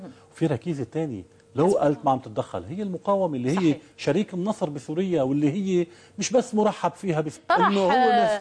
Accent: Lebanon; احنا ما خصنا فيه كلبنانيه

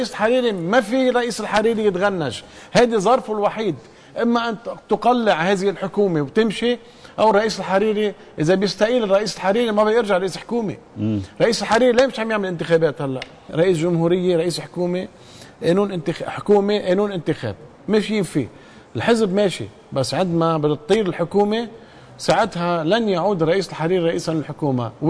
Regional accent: Lebanon; كلبناني أنا

